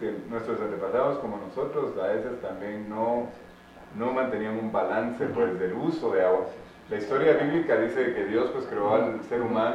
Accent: Guatemala City, Guatemala Department, Guatemala; Porque donde yo crecí en Guatemala, en la ciudad, donde está la ciudad de Guatemala, había antes otra ciudad.

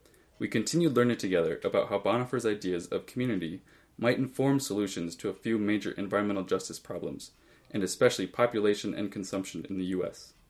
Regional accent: Fargo, North Dakota, United States; I grew up in Fargo, North Dakota, and attended Luther College in Decorah, Iowa

